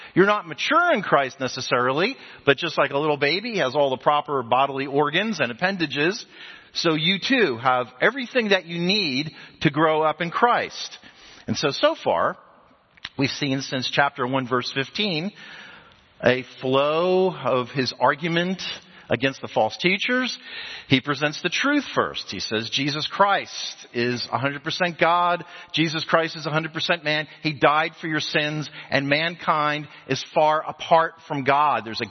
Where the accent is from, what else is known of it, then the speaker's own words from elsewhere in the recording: New Jersey, United States; I grew up in New Jersey, and we used to call gym class, or PE class, gym class.